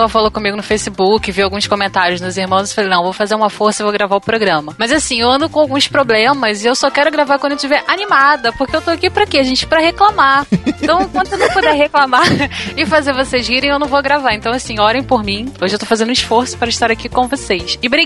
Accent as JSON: {"language": "Portuguese", "region": "Rio de Janeiro", "country": "Brazil", "said": "Eu sou do Rio, eu posso falar que tá uma favela mesmo."}